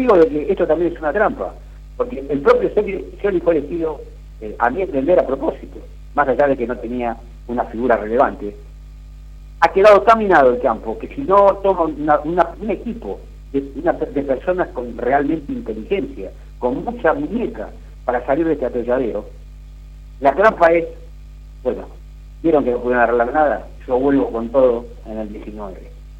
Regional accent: Argentina; recorres Jujuy, y realmente como argentino te da ganas de llorar.

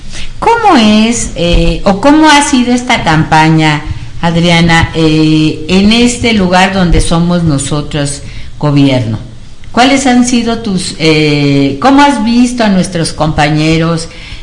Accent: Álvaro Obregón, Mexico City, Mexico; Yo soy de Álvaro Obregón y es parecido a la GAM, no es parecido a lo que se está viviendo en Venustiano Carranza.

